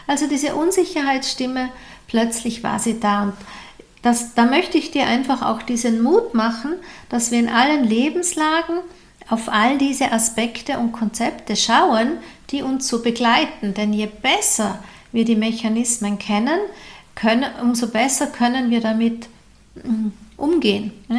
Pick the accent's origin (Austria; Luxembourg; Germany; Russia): Austria; ich bin doch Österreicherin, was sollen die im deutschen Fernsehen mit einer Österreicherin machen?